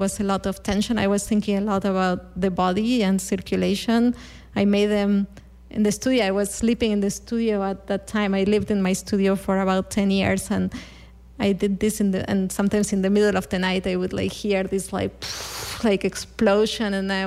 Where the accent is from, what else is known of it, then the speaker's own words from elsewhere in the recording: Argentina; I come from Argentina, where our White House is actually pink.